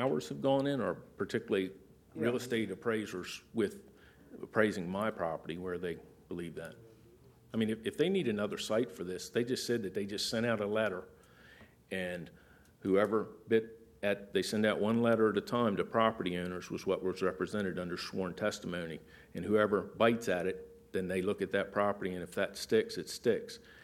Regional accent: Seaford, Delaware, United States; I'm not from King of Prussia. I'm born and raised in Seaford, Delaware.

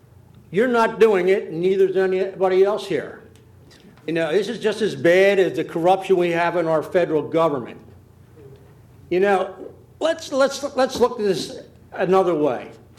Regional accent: Millsboro, Delaware, United States; I'm from Millsboro, Captain's Grant.

